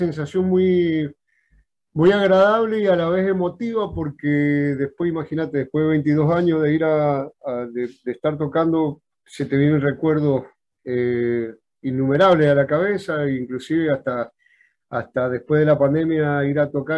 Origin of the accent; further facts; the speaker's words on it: Las Heras, Mendoza, Argentina; yo soy de Las Heras, de Mendoza